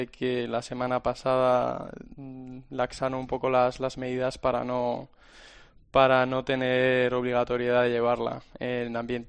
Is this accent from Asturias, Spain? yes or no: no; Madrid, Community of Madrid, Spain; now in Brussels, Belgium; Yo soy de Madrid.